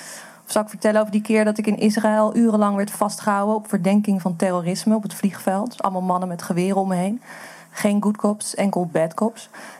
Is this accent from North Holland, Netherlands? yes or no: yes; Amsterdam, North Holland, Netherlands; En ik kom uit Amsterdam, ik vind de provincie heel erg eng.